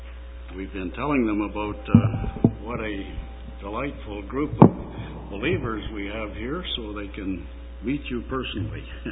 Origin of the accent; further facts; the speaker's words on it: Alberta, Canada; I grew up in Alberta, and I don't recall as a child the amount of wind